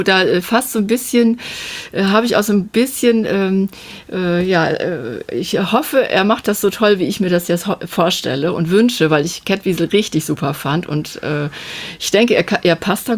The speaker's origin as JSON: {"language": "German", "region": "Lower Saxony", "country": "Germany", "said": "als Ostfriesin"}